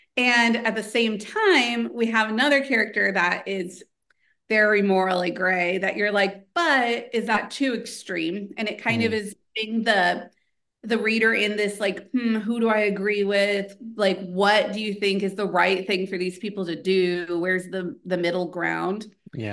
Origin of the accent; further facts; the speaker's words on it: Texas, United States; So when the devil came about, because so I'm from Texas, and I was talking to somebody who's not from Texas originally